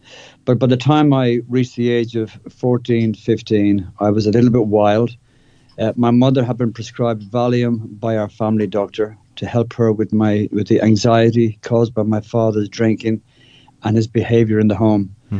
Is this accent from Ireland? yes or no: yes; Dublin, Leinster, Ireland; Well, I'm Irish. I'm brought up in Dublin, a Catholic business family.